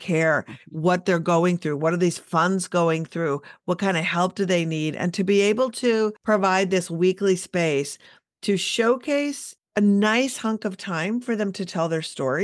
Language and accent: English; Minneapolis, Minnesota, United States; having it be in my hometown of Minneapolis over the weekend was mind-blowing because y'all were there.